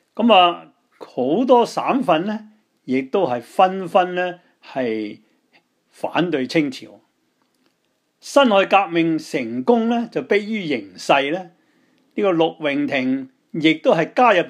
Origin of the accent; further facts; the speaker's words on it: Guangdong, China; 我们广东人呢，个荣字呢往往是有云的意思